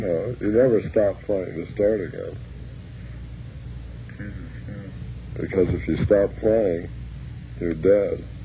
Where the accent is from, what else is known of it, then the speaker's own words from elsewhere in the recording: Glendale, California, United States; also born or lived in Mojave; I was born in Glendale, California, and I was a sculptor until I reached the age of 13.